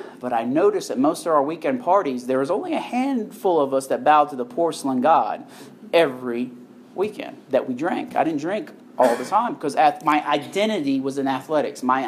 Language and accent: English; Syria; I grew up in a Muslim household. I speak Arabic. I'm from Syria. I look like I'm Irish.